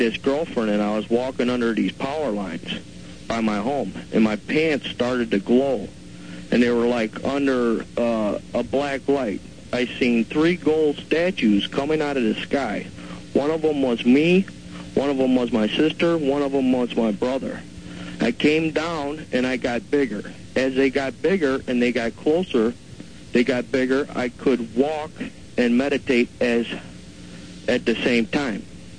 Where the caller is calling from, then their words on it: Round Lake Beach, Illinois, United States; calling from Round Lake Beach.